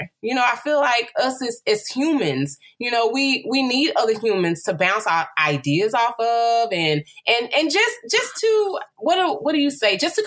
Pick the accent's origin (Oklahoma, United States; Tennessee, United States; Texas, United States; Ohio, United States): Texas, United States; You know, I'm from the South. I'm from Texas.